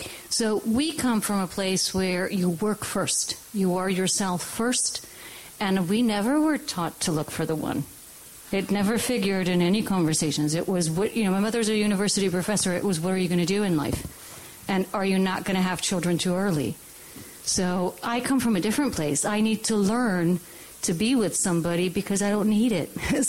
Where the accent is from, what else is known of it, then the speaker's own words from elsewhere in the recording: Slovenia; Slovenia.